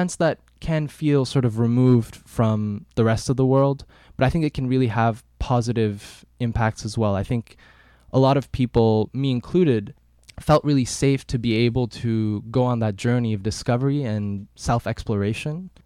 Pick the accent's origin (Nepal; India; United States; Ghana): India; Sikkim; also born or lived in Mauritius; I grew up in Sikkim from the ages of 9 through 15. And prior to that, I was actually in Mauritius, which is where my dad is from.